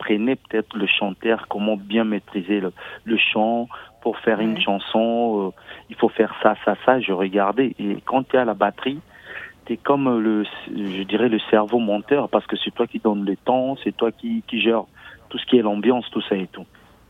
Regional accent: DR Congo; Mais comme je suis congolais au pays

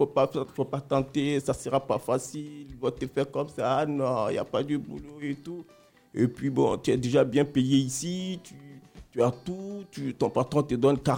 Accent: Côte d’Ivoire; en tant qu'Ivoirien, qui est maître crêpier

